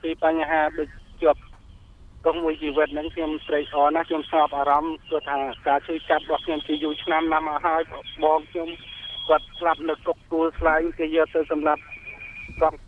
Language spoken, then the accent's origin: Khmer; Prey Veng, Cambodia; មកពីទៅពីភូមិស្ដៅខុំក្រាំងស្វាយស្រុកបស្ដេចខេត្តព្រៃវែងបាទ